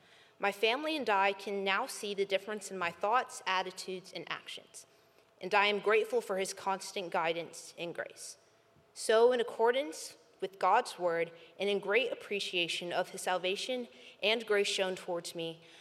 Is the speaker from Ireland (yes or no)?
no; Delaware, United States; I grew up in Delaware, where from a young age I was taught to read the Bible, pray, and acknowledge Jesus Christ as my Lord and Savior.